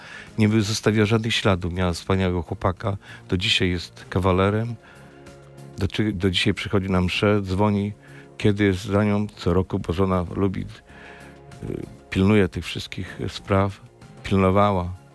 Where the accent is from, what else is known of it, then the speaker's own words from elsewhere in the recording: Babimost, Lubusz Voivodeship, Poland; a ja tam pochodzę, wychowałem się w Babimoście.